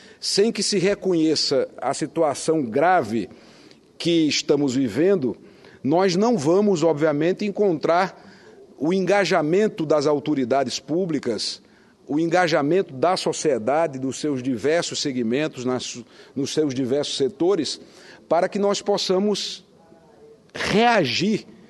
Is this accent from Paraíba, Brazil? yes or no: yes; Campina Grande, Paraíba, Brazil; born there; Campina Grande, cidade onde fui prefeito 3 vezes, onde nasci, onde tenho as minhas mais fortes raízes telúricas fincadas.